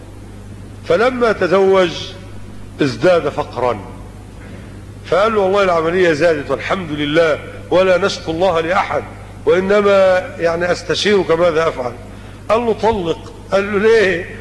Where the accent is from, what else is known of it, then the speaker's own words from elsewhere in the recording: Egypt; فان النسوة عندنا في مصر بل وفي غير مصر